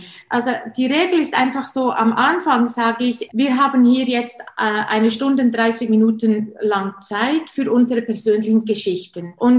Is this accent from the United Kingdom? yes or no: no; Switzerland; Wie Sie bereits gesagt haben, komme ich aus der Schweiz. Ich lebe in der Nähe von Solothurn. Das ist eine kleine Stadt, aber man sagt immer, es sei die schönste Barockstadt der Schweiz. Ich bin 52 Jahre alt